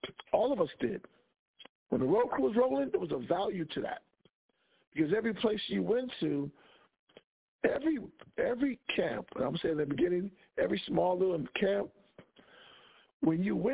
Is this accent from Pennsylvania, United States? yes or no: no; Albuquerque, New Mexico, United States; I was from Albuquerque. In the 90s, it was like I was in Albuquerque until about 94.